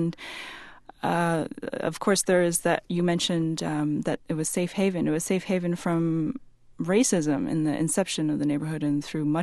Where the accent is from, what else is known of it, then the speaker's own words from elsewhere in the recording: New York, United States; also born or lived in Flushing, Queens; I was born in Flushing, Queens, which many of our listeners will know is home to New York's biggest Chinese population now. But I never grew up in Chinatown. I grew up at its fringes. I mostly grew up on Long Island